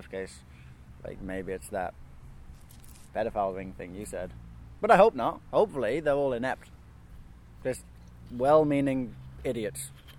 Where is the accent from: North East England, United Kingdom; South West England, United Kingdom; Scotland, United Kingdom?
North East England, United Kingdom; Newcastle; now in London, United Kingdom; I did a lot of stuff in my hometown in Newcastle. For a while, I was quite active on the jazz scene up there, and then I realized the entire town was fucked, and I moved to London.